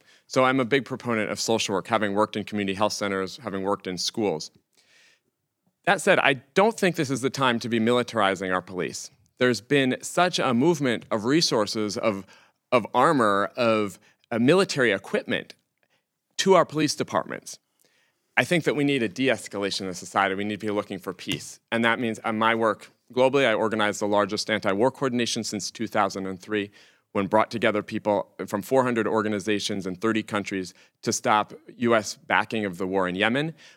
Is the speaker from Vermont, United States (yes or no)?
yes; Brattleboro, Vermont, United States; I mean, in my hometown of Brattleboro, you know, just in the last few years, there were white supremacy rallies.